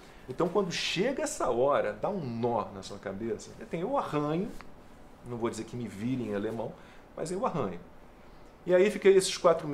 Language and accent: Portuguese; Brazil; eu tenho dupla cidadania, eu sou alemão e brasileiro